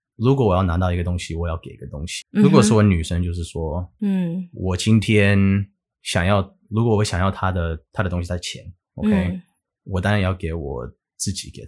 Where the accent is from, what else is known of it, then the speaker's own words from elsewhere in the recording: United States; Chinese is a second language; 我们美国人也是会说